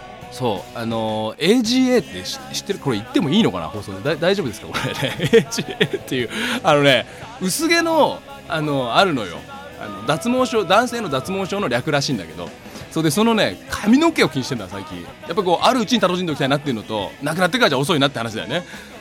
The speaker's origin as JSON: {"language": "Japanese", "town": "Setagaya", "region": "Tokyo", "country": "Japan", "tie": "born or raised there", "said": "もう本当にもう生まれ育ちも世田谷なので、というつながりで世田谷に帰ってきました。"}